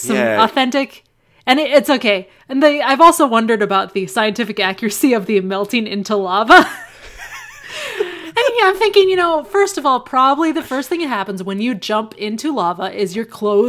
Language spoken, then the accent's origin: English; St. Louis, Missouri, United States; Like, I'm from St. Louis, so we have a lot of cul-de-sacs.